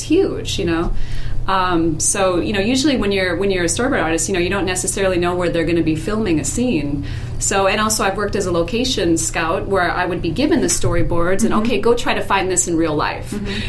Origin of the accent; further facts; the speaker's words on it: Minnesota, United States; I was back in my hometown in Minnesota